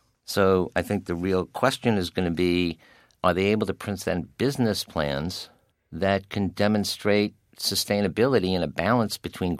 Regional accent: United States; Well, as an American, I'm concerned

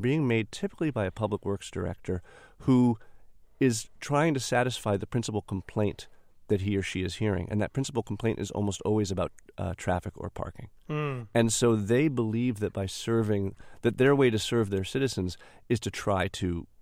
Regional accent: Belmont, Massachusetts, United States; I was trained as an architect, actually, in Boston. I grew up in Belmont. Took the bus to architecture school for 4 years from my parents' house.

